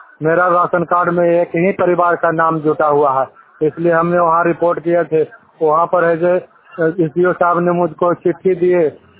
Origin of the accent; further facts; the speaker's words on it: Chero, Bihar, India; ग्राम post Chero, थाना हरनौत, जिला नालंदा का निवासी हूँ।